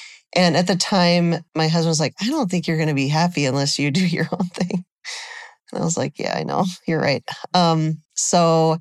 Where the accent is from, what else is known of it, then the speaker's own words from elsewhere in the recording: Nebraska, United States; moved away as an adult; now in Minneapolis, United States; I grew up in Nebraska, so I moved up here right after grad school. I liked that Minneapolis was a lot more progressive than Nebraska.